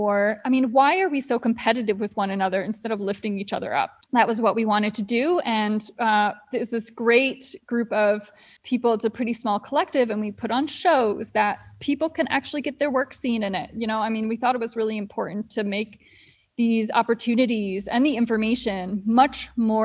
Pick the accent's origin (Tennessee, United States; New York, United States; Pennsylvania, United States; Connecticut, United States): New York, United States; Oneonta; also born or lived in Germany; I was 2 years old when we moved from Germany to Oneonta. So I'm pretty much always been in upstate New York.